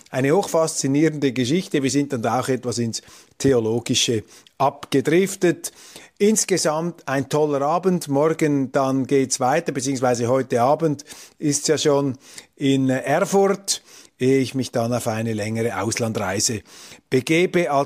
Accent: Switzerland; für mich als Schweizer natürlich interessant, eine Chemiestadt

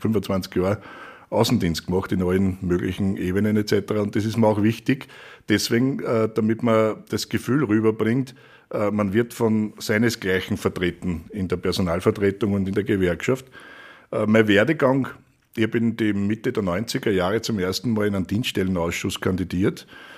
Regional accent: Lower Austria, Austria; Ich bin ein Niederösterreicher

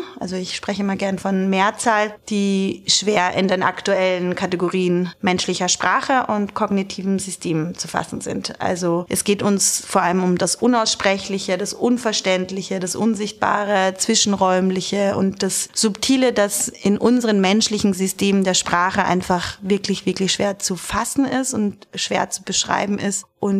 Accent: Graz, Styria, Austria; born there; accent: Styrian; moved away as an adult; also born or lived in Hamburg; Dort war ich auch 12 Jahre, bin aber gebürtige Grazerin, man hört es nicht mehr so oft, den Steirer-Dialekt.

